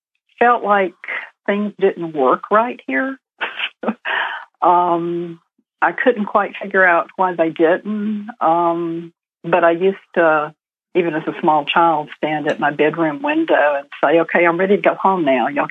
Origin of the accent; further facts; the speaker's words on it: Mississippi, United States; born there; I was born in Mississippi to a mom who was a Christian fundamentalist and to a dad who was almost an atheist